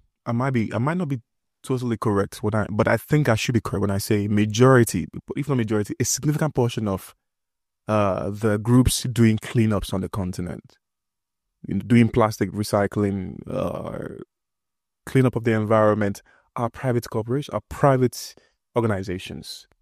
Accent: Nigeria; I'm from Nigeria.

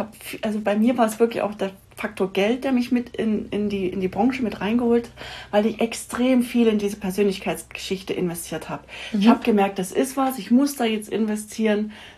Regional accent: Saxony, Germany; ich bin ja in Sachsen aufgewachsen. Das heißt, die Tschechei war eben auch nicht weit.

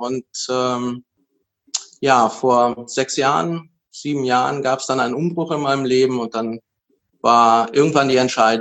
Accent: Cologne, North Rhine-Westphalia, Germany; now in Berlin, Germany; Ich komme eigentlich aus Köln, bin eine kölsche Jung. Und mich hat's wegen der Liebe nach Berlin verschlagen.

